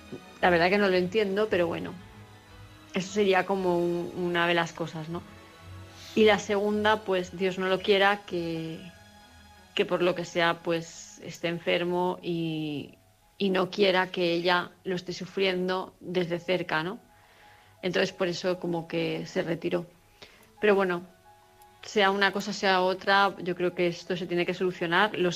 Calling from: Palma, Balearic Islands, Spain; de Palma de Mallorca.

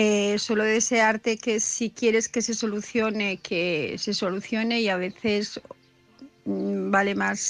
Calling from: Asturias, Spain; de Asturias

